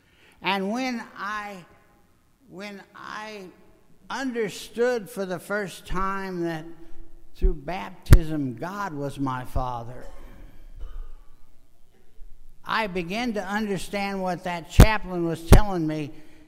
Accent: Missouri, United States; because I grew up in Missouri, and I said, "You got to show me." But my real home is not Missouri either.

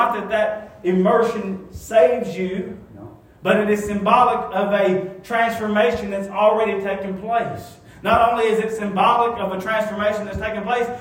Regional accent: Wilsonville, Alabama, United States; Because I know I'm from Wilsonville, Shelby, Columbia, Shelby County. I know my roots, baby.

